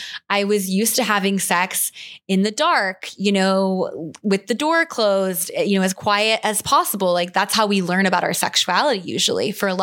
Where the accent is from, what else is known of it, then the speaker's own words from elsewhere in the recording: Midwest, United States; I was raised in the Midwest where my sex education was incredibly fear-based and not entirely honest and shame-inducing.